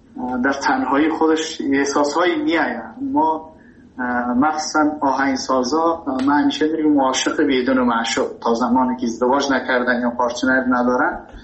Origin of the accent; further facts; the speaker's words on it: Afghanistan; moved away; also born or lived in Iran; اینا ما مهاجر شدیم در ایران. من ایران که رفتم، تحصیل ما کسی که میخواد در ایران رشد کنه تحصیل کنه به عنوان یک افغان متاسفانه نمیتونه اونقدر چانس دست بیاره